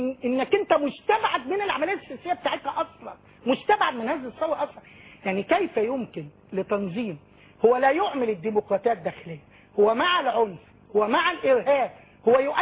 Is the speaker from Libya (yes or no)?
no; Egypt; إذا كان هناك من تدعمهم عندنا في مصر